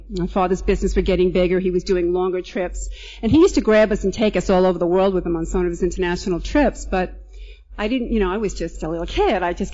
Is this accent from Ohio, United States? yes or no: no; Point Lookout, New York, United States; I was born and raised in Point Lookout, right next to Long Beach, out on Long Island.